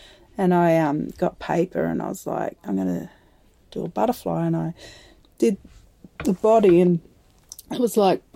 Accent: Sydney, New South Wales, Australia; I was born in Sydney, Crown Street Women's Hospital

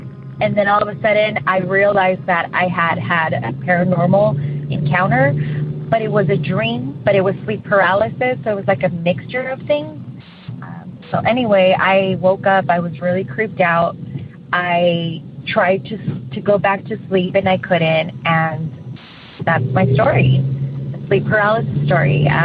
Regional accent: San Diego, California, United States; I'm from San Diego, and I love your show.

